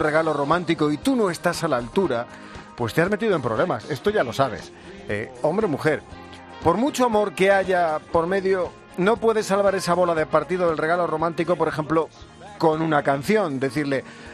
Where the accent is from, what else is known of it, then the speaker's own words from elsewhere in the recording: Madrid, Community of Madrid, Spain; No, soy de la Villa de Madrid.